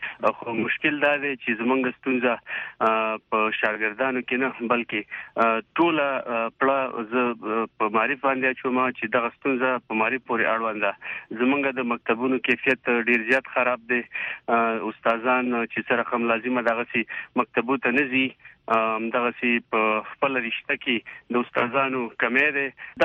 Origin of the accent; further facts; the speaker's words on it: Kunar, Afghanistan; زه د کونړ ولایت د یو بچی په حساب باندې دا ویلای شم